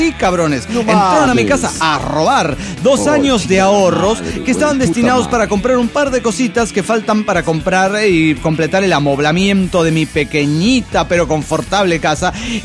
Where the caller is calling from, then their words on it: La Paz, Bolivia; de La Paz, Bolivia.